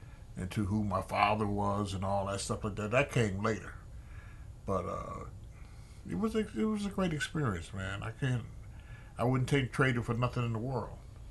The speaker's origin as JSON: {"language": "English", "region": "New Jersey", "country": "United States", "also_born_or_lived": "Florida", "said": "But I'm from New Jersey, you know, so."}